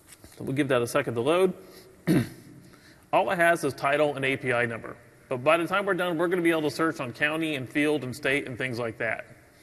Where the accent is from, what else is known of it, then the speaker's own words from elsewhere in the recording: Texas, United States; because I'm from Texas and we have a lot of that there.